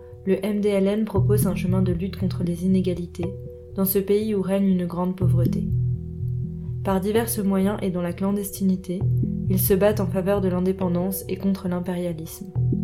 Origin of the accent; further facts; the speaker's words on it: France; Et je répondais « Ben, de France. » Et on me relançait « Oui d'accord, mais enfin, t'as des origines, non? Tu viens d'où? » Et un peu provoque, je réaffirmais « Bah, je suis française, d'origine française. »